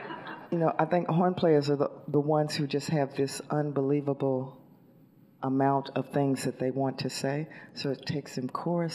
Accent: Jackson, Mississippi, United States; Yes, I am from Jackson, Mississippi, which is the capital city.

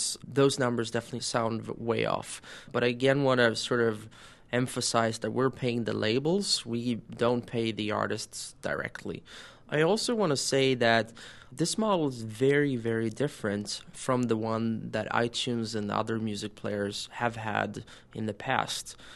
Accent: Sweden; growing up in Sweden, we were kind of known for piracy.

